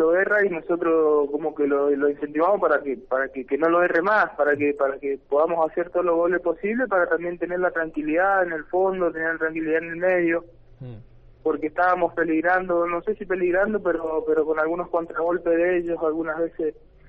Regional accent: Resistencia, Chaco, Argentina; no se podía todavía por el tema del cambio de domicilio, porque somos de Resistencia, entonces claro, se dificultó un poco

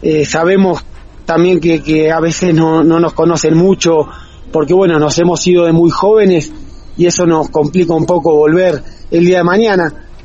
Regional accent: Argentina; moved away; Me fui hace mucho ya de Argentina y uno se acostumbra, ¿no? Afuera, lamentablemente, al argentino y al extranjero lo tratan, creo, y lo valoran mucho, más que en su país.

